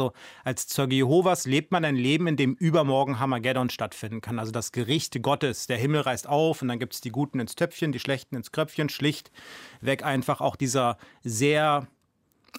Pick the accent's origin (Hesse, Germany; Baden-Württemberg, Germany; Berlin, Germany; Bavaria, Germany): Berlin, Germany; Ja, na, ich bin Westberliner Kind, 75, im Süden Berlins geboren, ganz genau. Und grundsätzlich, klar, hatte ich halt eine Berliner Kindheit mit der Besonderheit, dass ich als Zeuge Jehovas geboren bin.